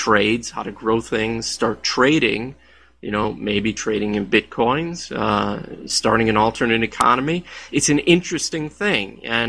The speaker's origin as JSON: {"language": "English", "town": "Detroit", "region": "Michigan", "country": "United States", "tie": "born or raised there", "said": "I grew up in Detroit. In the 1960s, Detroit had a population of close to 2 million people, and now it's around 700,000."}